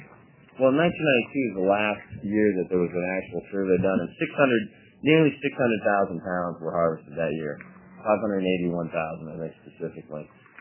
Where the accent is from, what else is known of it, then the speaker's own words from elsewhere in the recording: Portland, Oregon, United States; I'm a physician from Portland, Oregon, and I appreciate you folks taking the time to hear this full brief.